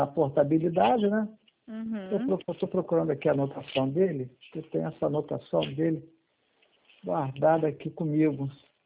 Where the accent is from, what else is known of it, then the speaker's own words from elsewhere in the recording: Rio de Janeiro, Brazil; Só aqui de Anchieta.